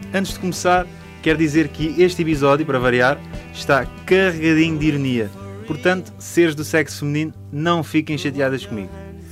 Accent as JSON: {"language": "Portuguese", "town": "Alpiarça", "region": "Santarém", "country": "Portugal", "said": "Migas para mim é no Alentejo e às vezes no Ribatejo, porque eu sou da Alpiarça."}